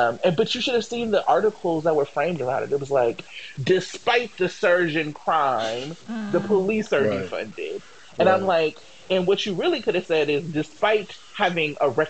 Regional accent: Wisconsin, United States; now in Oakland, United States; You know, for me, growing up in Wisconsin, we would have elections the way we had.

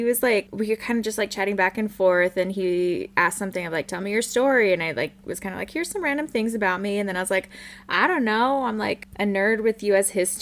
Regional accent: Washington, United States; I'm actually from Washington.

